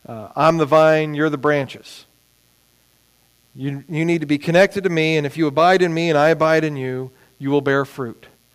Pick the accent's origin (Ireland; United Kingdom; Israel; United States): United Kingdom; England; I remember growing up in England